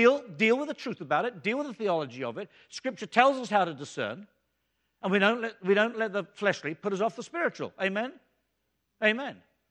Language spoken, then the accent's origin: English; United Kingdom; You know, well, we don't express ourselves that kind of way. We're British.